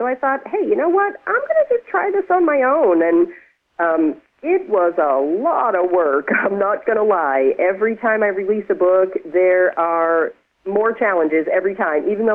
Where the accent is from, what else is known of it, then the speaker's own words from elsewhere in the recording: Boston, Massachusetts, United States; that book is set in Boston, okay, my hometown.